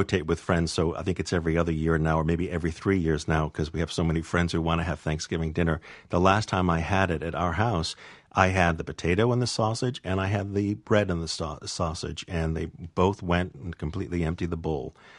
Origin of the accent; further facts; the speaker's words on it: Fall River, Massachusetts, United States; Growing up in Fall River, Massachusetts, one of the things that I always remembered was my grandmother, my mother's mother, would always make this recheio, which is stuffing.